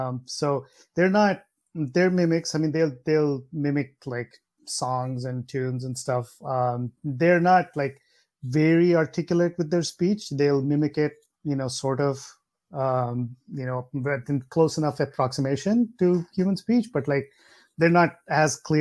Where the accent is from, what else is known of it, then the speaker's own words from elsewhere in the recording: India; I grew up in India